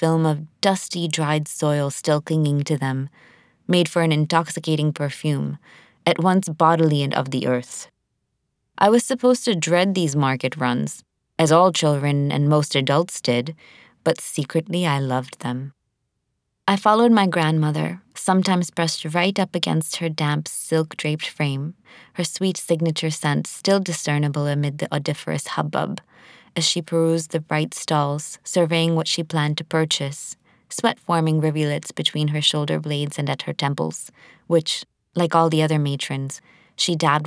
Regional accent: Pakistan; I grew up in Pakistan, playing cricket, basketball, unch neech, and pitugol garam with my brother, Mohammed.

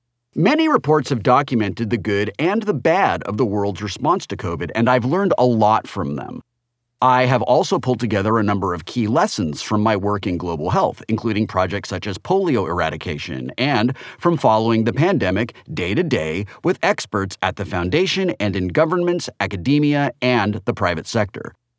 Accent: Seattle, Washington, United States; in my hometown of Seattle

